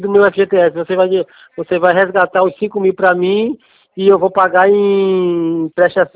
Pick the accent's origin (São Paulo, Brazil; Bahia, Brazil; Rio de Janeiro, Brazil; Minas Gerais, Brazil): Bahia, Brazil; Camaçari; Eu sou de Camaçari, Bahia, bem longe.